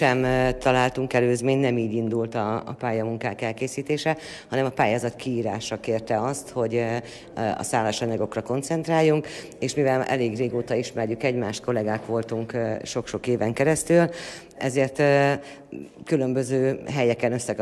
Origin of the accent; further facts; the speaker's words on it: Kisújszállás, Jász-Nagykun-Szolnok, Hungary; Hát a fazekas motívumkincs az teljes egészében a Közép-Tisza vidék. Onnan jövünk, Kisújszállásról jövünk, ott élünk mind a ketten.